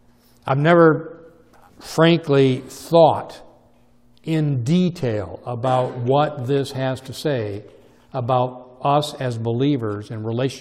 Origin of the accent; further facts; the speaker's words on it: Muskegon, Michigan, United States; So that's our slogan. So I'm from Muskegon. Watch us go.